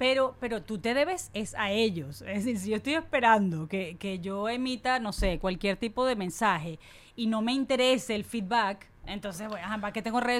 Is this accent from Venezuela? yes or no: yes; Venezuela; no hay medios libres en Venezuela, en mi país, donde me gustaría estar